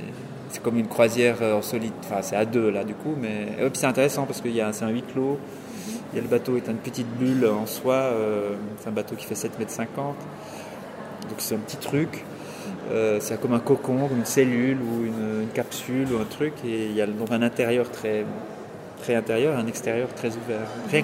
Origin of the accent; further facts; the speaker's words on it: Neuchâtel, Switzerland; now in Lausanne, Switzerland; Et je viens de Neuchâtel.